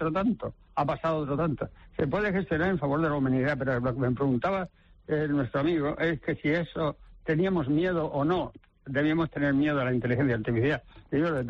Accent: Gáldar, Canary Islands, Spain; Y esta vez lo voy a pintar en mi pueblo, que es Galdar. No lo voy a pintar en el pueblo de... Ese sí que es mi pueblo

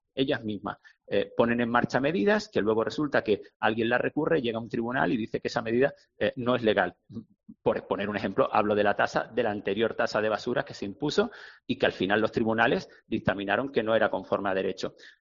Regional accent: Málaga, Andalusia, Spain; yo vivo en un pueblo de interior y cuando voy a Málaga también soy un turista, ¿no? Y soy malagueño, pero también soy un turista en Málaga

